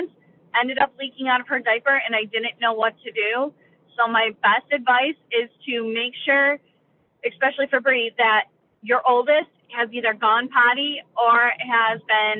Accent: New York, United States; I'm from New York.

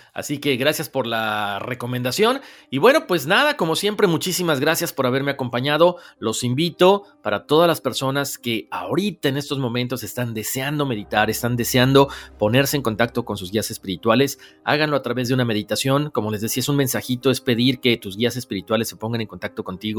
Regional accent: Morelia, Michoacán, Mexico; now in Minnesota, United States; Te escribo desde Minnesota, Estados Unidos. Soy de Morelia, Michoacán, México.

